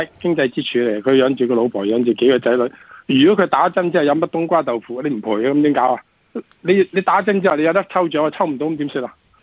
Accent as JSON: {"language": "Cantonese", "country": "Australia", "said": "即系我觉得我哋澳洲人咧系信澳洲嘅保险公司。"}